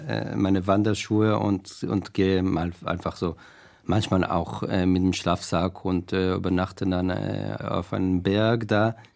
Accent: Southern District, Israel; now in Frankfurt, Germany; bei meiner Familie in Kibbutz, wo ich aufgewachsen bin, in der Wüste.

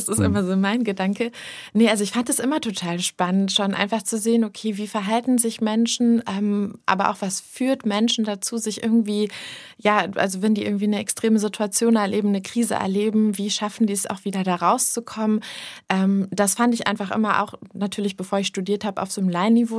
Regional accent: Berlin, Germany; born there; ich bin in Berlin geboren. Da stand noch die Mauer.

